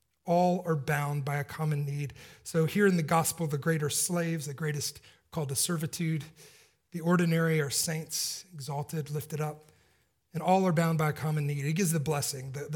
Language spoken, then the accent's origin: English; Georgia, United States; I knew Alan Levi kind of secondhand growing up in Georgia